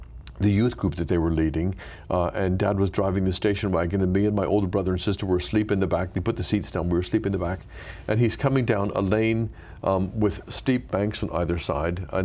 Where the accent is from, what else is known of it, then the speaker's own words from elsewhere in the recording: Pottstown, Pennsylvania, United States; Oh, yeah. I was brought up in Pennsylvania.